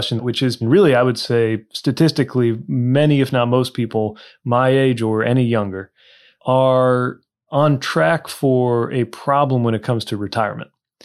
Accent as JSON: {"language": "English", "region": "Indiana", "country": "United States", "tie": "born or raised there", "said": "at least the Republicans that growing up in Indiana that I knew"}